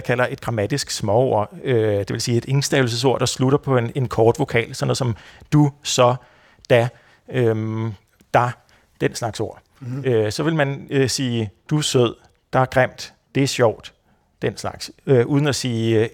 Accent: Capital Region of Denmark, Denmark; accent: Bornholmish; jeg er bornholmer og vokset op med bornholmsk, hvor der ikke er noget stød.

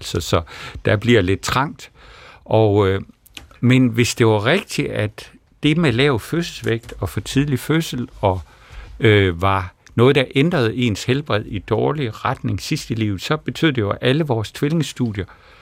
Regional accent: West Jutland, Denmark; Nu er jeg jo vestjyde

